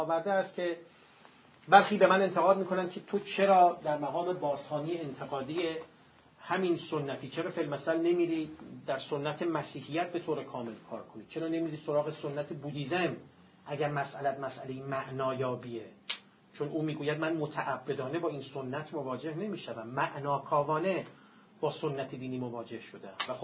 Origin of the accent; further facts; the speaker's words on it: Iran; چون در این مملکت به دنیا آمدم. اگر در نروژ به دنیا می آمدم، اگر در ژاپن به دنیا می آمدم